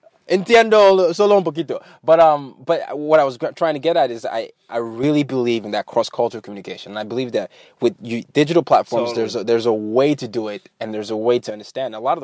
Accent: Nigeria; now in New York, United States; I'm from Nigeria, but I live in New York, yeah.

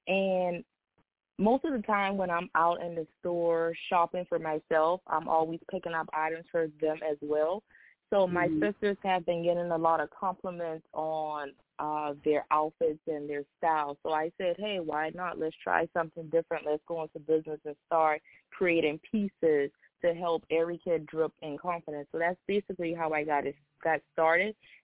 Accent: Charleston, United States; I actually was just did a pop-up in my hometown of Charleston last weekend.

